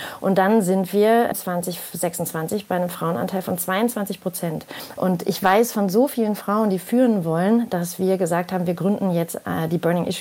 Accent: Bonn, North Rhine-Westphalia, Germany; ich komme ja aus Bonn

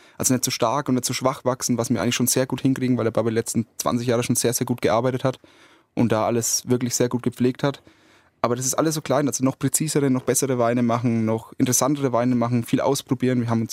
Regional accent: Bavaria, Germany; Also als Franke bin ich natürlich ein absoluter Silvaner. Liebhaber.

